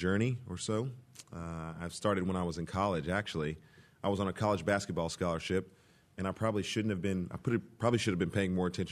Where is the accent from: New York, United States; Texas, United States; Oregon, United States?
Texas, United States; Yes, sir. I'm from Texas.